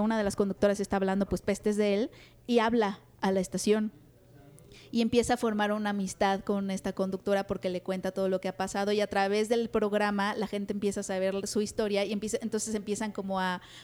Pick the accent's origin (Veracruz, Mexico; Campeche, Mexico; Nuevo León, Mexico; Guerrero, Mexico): Guerrero, Mexico; Acapulco; Yo de chiquita en Acapulco